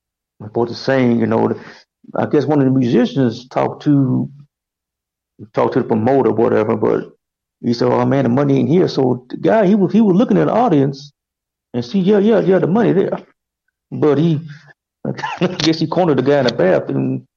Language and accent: English; Louisiana, United States; when I was still in my hometown. You know, originally from Louisiana, I was in a local group